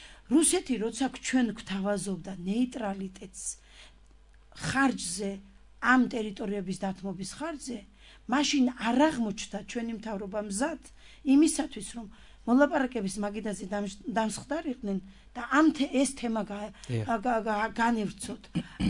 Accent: Samegrelo-Zemo Svaneti, Georgia; ყველა ჩემი ახლობელი და ნათესავი იქ მე ძირითადად სამეგრელოდან ვარ და იქ ცხოვრობდა.

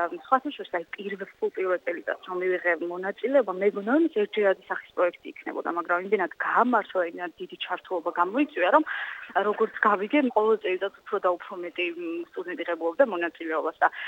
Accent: Tkhilnari, Adjara, Georgia; მე ხელოშორის მუნიციპალიტეტიდან ვარ, კერძოდ თხილნარიდან

